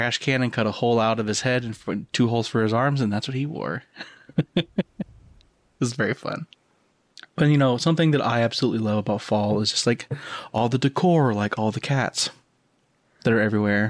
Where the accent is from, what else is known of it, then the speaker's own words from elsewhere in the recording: Michigan, United States; It was similar to that growing up in Michigan because like there was definitely like the hottest it really ever got was like maybe 80 in the summer.